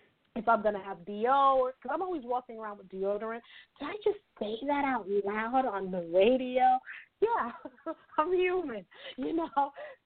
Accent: New York, United States; She's a chick, okay? I'm from New York, and I love using that word chick.

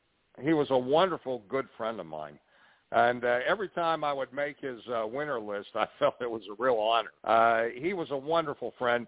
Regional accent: Pittsburgh, Pennsylvania, United States; but I grew up in Pittsburgh, and the 1960 Pirate victory in the World Series was something that I will never forget

